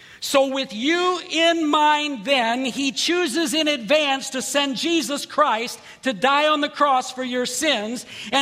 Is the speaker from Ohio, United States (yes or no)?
yes; Ohio, United States; I grew up in Ohio.